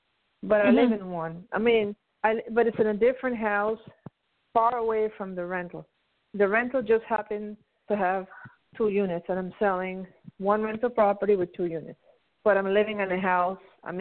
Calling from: Pennsylvania, United States; Pennsylvania.

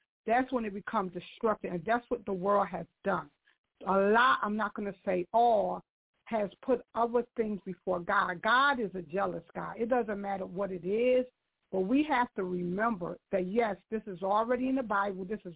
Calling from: Knightdale, North Carolina, United States; I'm originally calling from Knightdale, North Carolina. I'm originally from Newark

